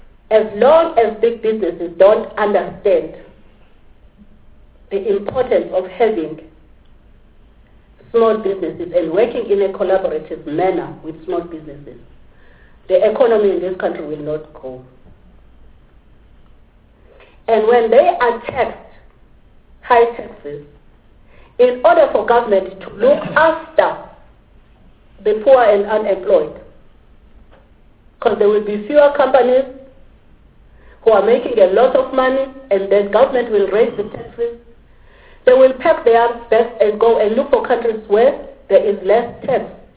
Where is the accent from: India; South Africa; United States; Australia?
South Africa; I can't go to China and open a repair shop. I can't go to Pakistan as a South African and repair.